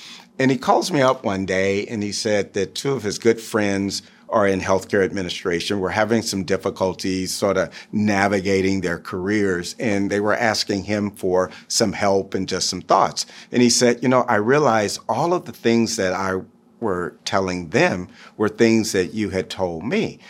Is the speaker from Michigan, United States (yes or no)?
no; Texas, United States; You know, I was born and raised in Texas. I, you know, it's a birthright.